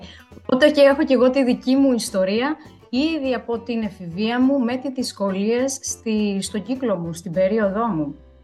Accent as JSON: {"language": "Greek", "region": "Crete", "country": "Greece", "also_born_or_lived": "Athens", "moved": "yes", "said": "όχι μόνο από Κρήτη, κατάγομαι από Κρήτη, στην Αθήνα για να μάθω καινούργια πράγματα, αλλά και από Ελλάδα σε άλλες χώρες του εξωτερικού, όσο έμενα ακόμα Ελλάδα."}